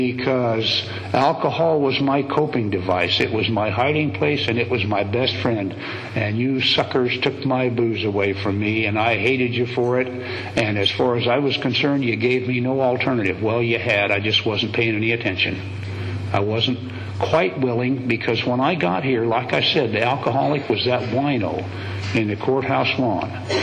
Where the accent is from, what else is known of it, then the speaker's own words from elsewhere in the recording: Fresno, California, United States; when I was a kid growing up in Fresno